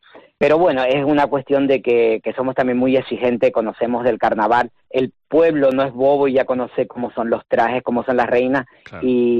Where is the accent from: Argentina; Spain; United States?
Spain; Santa Cruz de Tenerife, Canary Islands; todos los que somos chicharreros y de Santa Cruz, pues hemos vivido el carnaval desde muy chiquitito